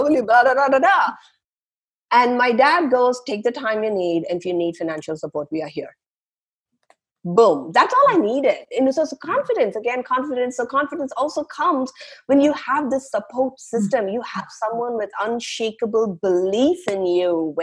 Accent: India; I was born and raised in India.

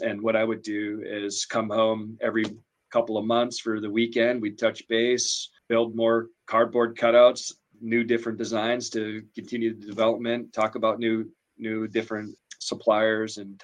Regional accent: Minnesota, United States; We're from Northern Minnesota. We're a logging industry. No one really knew too much about oil and gas.

